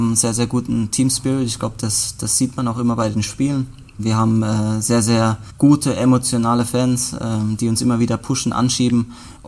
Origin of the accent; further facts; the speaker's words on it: Rhineland-Palatinate, Germany; für mich ist es sehr schön, wieder hier zu sein in der Palz, in meiner Heimat.